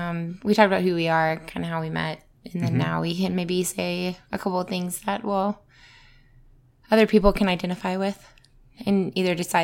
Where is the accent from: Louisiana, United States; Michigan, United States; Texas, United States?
Louisiana, United States; I'm from Louisiana originally.